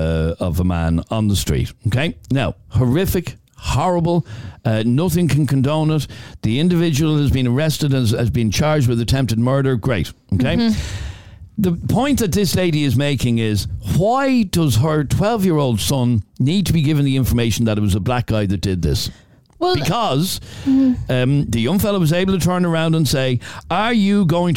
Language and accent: English; Nigeria; now in Ireland; I live in Cherry Orchard. I'm from Nigeria and I've been living in Ireland for 16 years with my husband and 5 children.